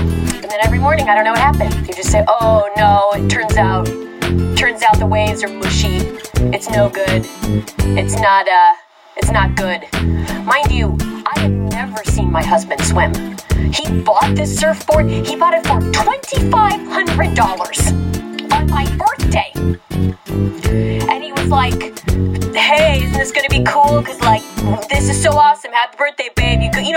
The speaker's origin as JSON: {"language": "English", "region": "Colorado", "country": "United States", "said": "I'm from Colorado. I like to skate."}